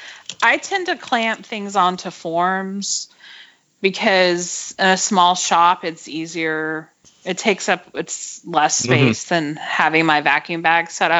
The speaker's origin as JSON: {"language": "English", "region": "Texas", "country": "United States", "tie": "born or raised there", "also_born_or_lived": "Northeast", "said": "Well, I'm from Texas. I grew up here. So I just returned."}